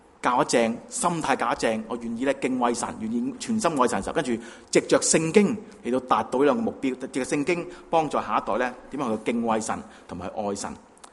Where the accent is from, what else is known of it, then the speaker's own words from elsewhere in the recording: China; 心除咗泵血之外，我哋中国人都明白